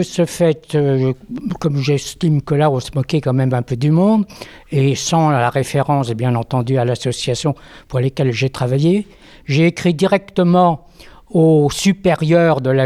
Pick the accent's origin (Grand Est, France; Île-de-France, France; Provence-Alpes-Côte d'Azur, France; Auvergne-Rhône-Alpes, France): Île-de-France, France; Je suis des Yvelines